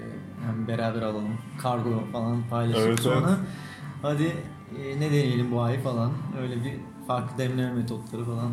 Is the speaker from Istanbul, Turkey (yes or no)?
no; Ankara, Turkey; now in Eskişehir, Turkey; Sonrasında işte buraya geri dönüp Eskişehir'e, aslında Ankaralıyım ama burada okudum. Hani burada kaldım sonrasında.